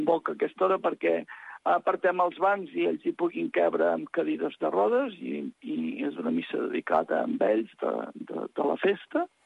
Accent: Canet de Mar, Catalonia, Spain; La gent que som de Canet, ui, se l'estimen molt.

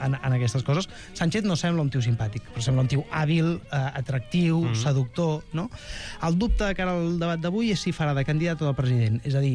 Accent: Catalonia, Spain; des dels que som catalans i fins i tot catalanistes

